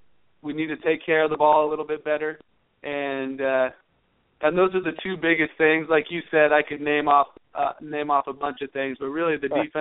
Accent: Oregon, United States; You know, I grew up on the Oregon coast, and then I traveled around quite a bit.

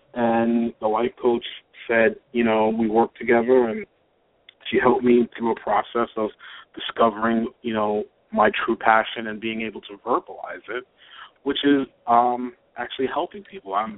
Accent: New York, United States; I'm born and raised in New York. I'm a lifelong New Yorker

